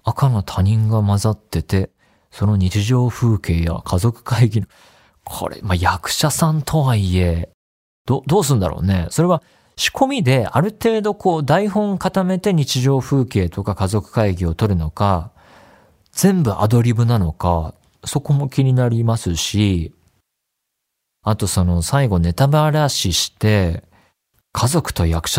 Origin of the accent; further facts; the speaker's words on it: Osaka, Japan; 私は大阪生まれ、大阪育ちの人間なのですが